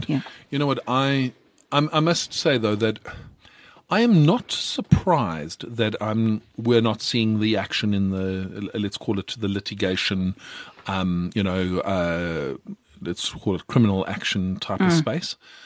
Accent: South Africa; I in fact take exception to the fact that as a South African CA, I am expected to uphold the highest standards of ethical behavior.

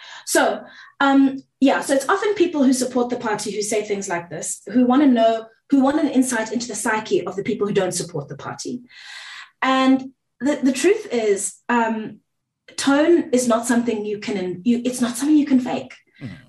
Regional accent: South Africa; first language Zulu; English is a second language; isiZulu is my mother tongue, but I'm not going to performatively speak it for you

